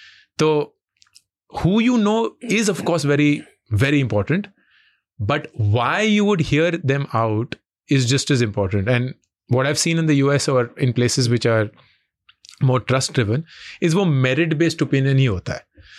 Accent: Delhi, India; now in Mumbai, India; I have experience it क्योंकि मैं दिल्ली से हूँ.

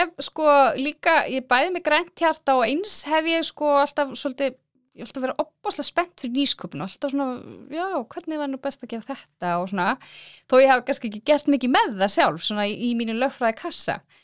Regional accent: Hofsós, Northwestern Region, Iceland; ég er uppalinn í Skagafirði hjá fólendur mínum sem eru miklu frumkvölar og hafa erum byggt upp heilt þorp í Hofsós í Skagafirði

